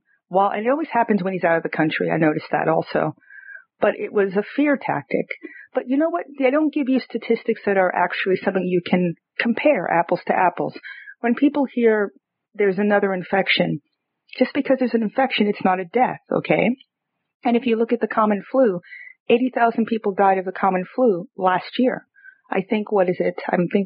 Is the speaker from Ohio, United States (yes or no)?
no; Brooklyn, New York, United States; Well, see, I'm from Clinton Hill, so I don't know the other part of it.